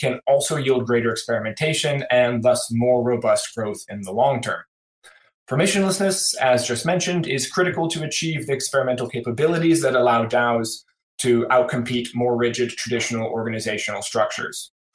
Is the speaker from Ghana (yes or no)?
no; Portland, Oregon, United States; I'm from Portland, Oregon.